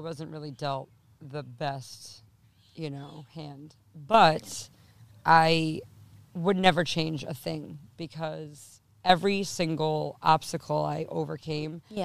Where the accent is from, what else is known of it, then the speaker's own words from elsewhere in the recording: New York, United States; Well, I mean, I'm from Long Island, born and raised. You know, I've probably lived, God, every part of this beautiful, disgusting island. I've lived from east to west.